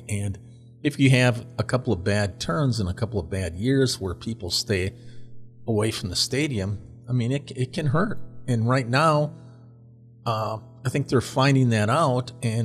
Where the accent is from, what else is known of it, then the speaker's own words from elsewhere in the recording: Wisconsin, United States; I grew up in Wisconsin in 1977.